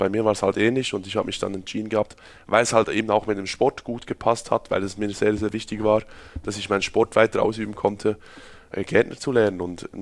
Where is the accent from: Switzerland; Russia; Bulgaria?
Switzerland; now in Germany; bei uns in der Schweiz